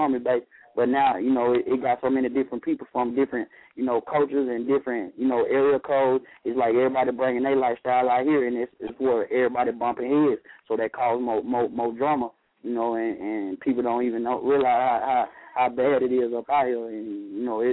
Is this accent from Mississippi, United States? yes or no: yes; Mississippi, United States; now in Colorado Springs, United States; I'm from Mississippi, but I stay out here in Colorado Springs, Colorado right now.